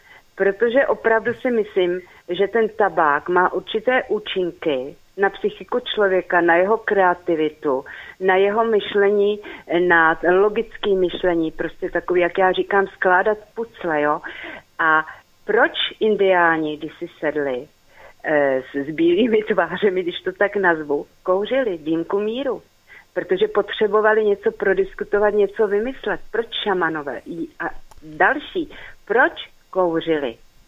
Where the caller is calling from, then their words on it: Prague, Czechia; tady posluchačka z Prahy.